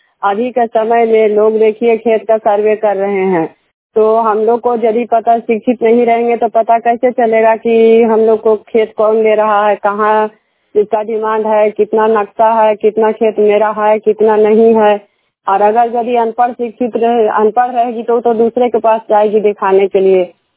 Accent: Mahawatpur, India; मैं महावतपुर के रहने वाली हूँ

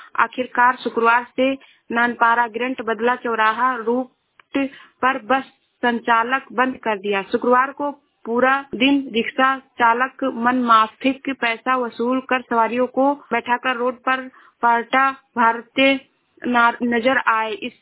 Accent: Shravasti, Uttar Pradesh, India; मैं जिला श्रावस्ती से हूँ।

